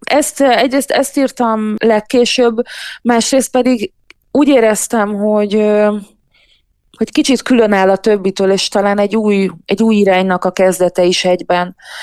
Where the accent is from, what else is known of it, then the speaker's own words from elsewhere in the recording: Hungary; born there; Édesapám algériai, egészen fiatalon, 17 évesen jött Magyarországra, és én már itt születtem. És nem is tanultam meg gyerekkoromban arabul, se algírul